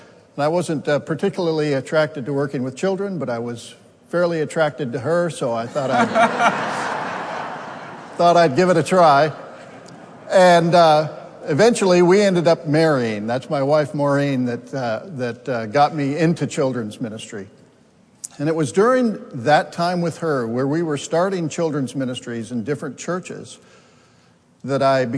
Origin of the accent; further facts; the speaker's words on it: California, United States; also born or lived in Denver, Colorado; Well, I was born in Denver, Colorado, and my father worked in aerospace, so we moved around a lot. But I spent most of my time in California